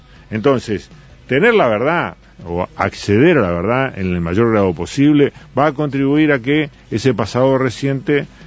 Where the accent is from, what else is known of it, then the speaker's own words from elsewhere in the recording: Florida, Uruguay; yo soy de Florida